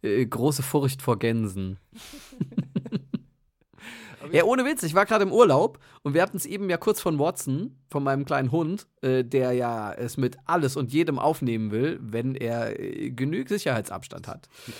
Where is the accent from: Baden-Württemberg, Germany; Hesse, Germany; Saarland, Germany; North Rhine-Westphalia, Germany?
Saarland, Germany; ich komme ja aus dem Saarland.